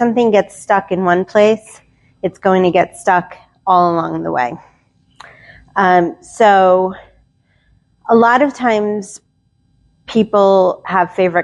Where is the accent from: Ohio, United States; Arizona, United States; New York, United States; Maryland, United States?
New York, United States; I'm from New York, a hypnotherapist here.